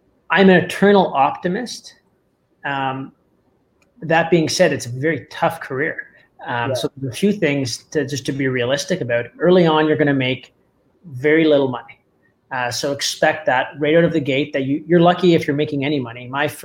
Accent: Mississauga, Ontario, Canada; now in Saint John, Canada; I'm from Mississauga, Devin's from Vancouver, and we absolutely love St. John.

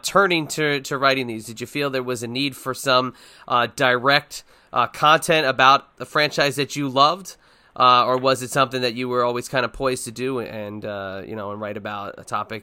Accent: New Jersey, United States; Growing up in New Jersey, it was really, you know, especially in the heart of the core dynasty years in the mid-90s

